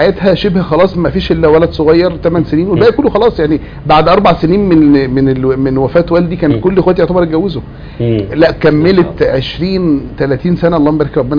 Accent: Port Said, Port Said Governorate, Egypt; كان جدي لسه عايش يعني كان احنا من بورسعيد

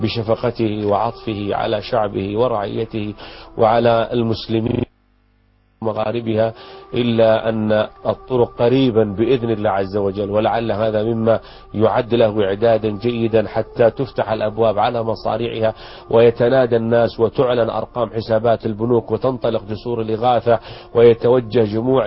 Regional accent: Saudi Arabia; بلادنا المملكة العربية السعودية أرض الحرمين

